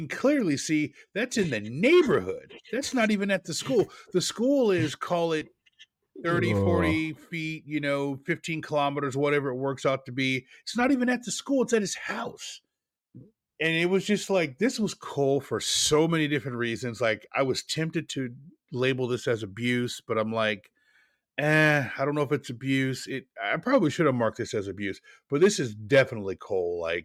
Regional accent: Oregon, United States; being a kid from the Northwest, Lewis and Clark should be capitalized. I grew up in Oregon.

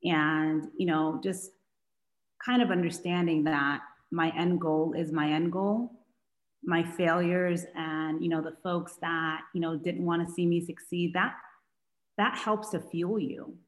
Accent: New York City, New York, United States; especially as immigrants, you know, growing up in New York City, growing up in the 80s during the crack epidemic, you know, we're living in, you know, project housing.

